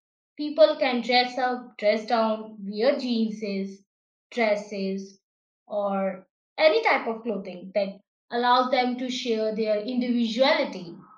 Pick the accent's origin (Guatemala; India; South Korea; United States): India; English is a second language; Let's just take the example of Indian fashion style, because I'm Indian, so I know something about Indian things because I love the history.